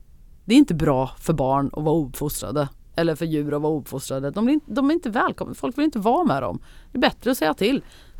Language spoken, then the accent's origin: Swedish; Värmland, Sweden; accent: Värmländska; tycker jag inte att jag pratar särskilt mycket värmländska.